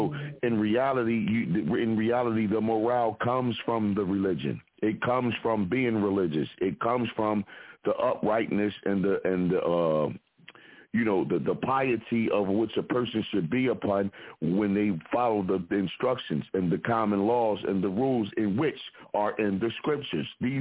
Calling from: Philadelphia, Pennsylvania, United States

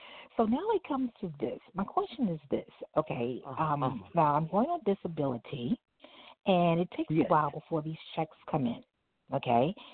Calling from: Brooklyn, New York, United States; I'm calling from Brooklyn, New York.

